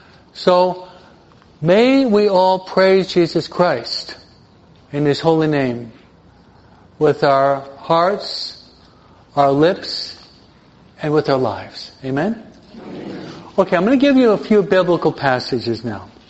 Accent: New York City, New York, United States; because being a New Yorker, I tend to do everything fast.

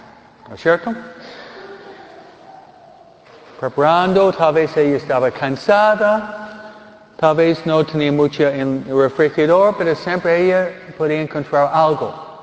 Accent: Michigan, United States; Tal vez venimos de Michoacán, yo vengo de Michigan.

